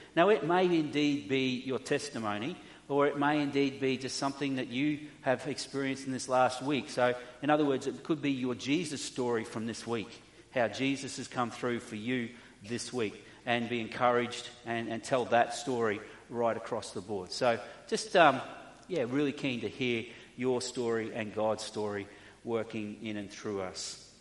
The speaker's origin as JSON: {"language": "English", "town": "Mount Gravatt", "region": "Queensland", "country": "Australia", "tie": "born or raised there", "said": "We grew up in Housing Commission area in Mount Gravatt, which I didn't think was a poor area until I grew up and found out it was a poor area."}